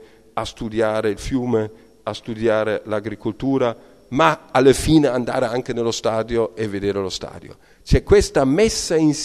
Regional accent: Germany; Italian is a second language; io da tedesco

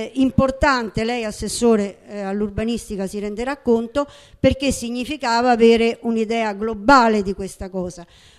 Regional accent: Rome, Lazio, Italy; ho 70 anni, vivo a Pietralata dal 1987 e sono romana da 10 generazioni.

